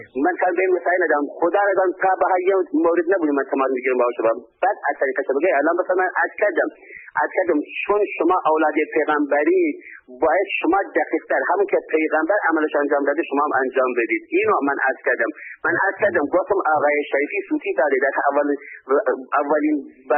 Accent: Iran; من به عنوان یک ایرانی ایرانی هم افتخار میکنم

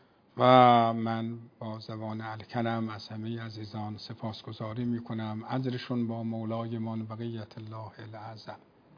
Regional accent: Iran; به عنوان یک ایرانی، به عنوان یک کسی که میخواد در این کشور زندگی کنه،

